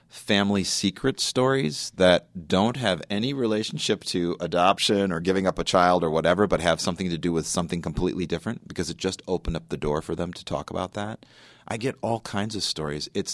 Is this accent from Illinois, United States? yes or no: yes; Chicago, Illinois, United States; I mean, obviously, I'm from Chicago. He's from Chicago, all that, too.